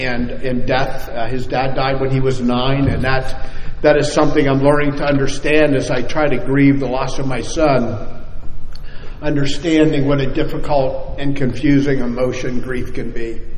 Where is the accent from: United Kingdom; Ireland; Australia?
Ireland; I'm Irish. I come from a long line of drunks.